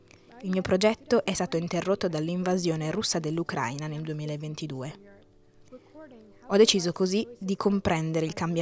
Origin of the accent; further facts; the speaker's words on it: Amsterdam, North Holland, Netherlands; I miei genitori si sono trasferiti dalla Russia ai Paesi Bassi nel 2009. Io sono cresciuta ad Amsterdam, ma ero circondata dalla mentalità e dalle tradizioni sovietiche della mia famiglia.